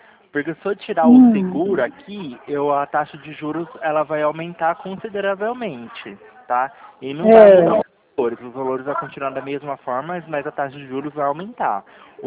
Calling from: Campinas, São Paulo, Brazil; aqui de Campinas, São Paulo, aqui no centro.

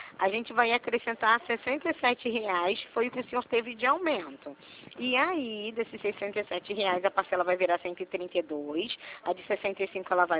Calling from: Rio de Janeiro, Brazil; eu sou daqui do centro do Rio

